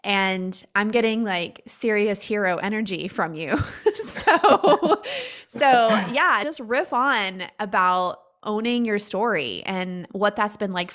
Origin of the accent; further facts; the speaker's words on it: Canyon, Texas, United States; And so I grew up in Canyon, and my stepdad wanted us to go to Canyon schools and because they were better than Hereford schools.